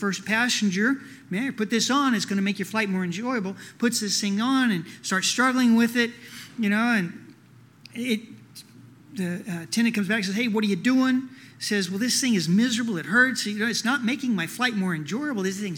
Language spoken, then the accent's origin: English; Oklahoma, United States; I was raised in Oklahoma with that attitude. I really was.